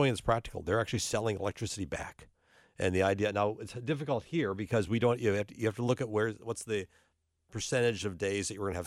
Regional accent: North Dakota, United States; Wind, we're not like the plains. I'm originally from North Dakota.

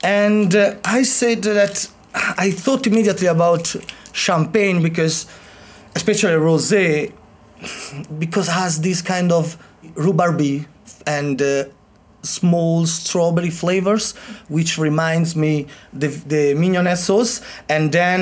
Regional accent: Sardinia, Italy; I grew up in Italy. I'm from Sardinia, a beautiful island.

